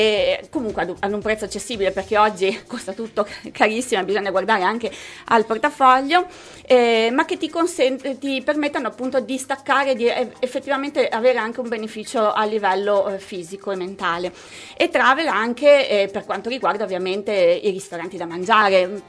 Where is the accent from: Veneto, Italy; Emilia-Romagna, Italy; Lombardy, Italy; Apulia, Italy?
Veneto, Italy; Belluno; born there; now in Rovigo, Italy; Io sono nata a Belluno, ma da tanti anni ormai vivo in provincia di Rovigo.